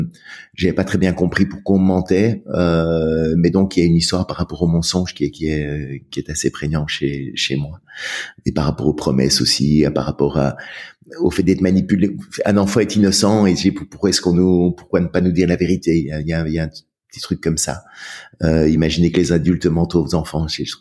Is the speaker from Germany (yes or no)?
no; Brussels, Brussels-Capital Region, Belgium; Alors, j'ai grandi en Belgique, à Bruxelles.